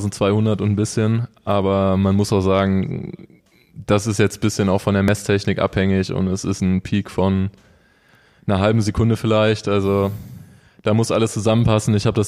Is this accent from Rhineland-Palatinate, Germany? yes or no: yes; Neuwied, Rhineland-Palatinate, Germany; born there; Ich bin gebürtig aus Neuwied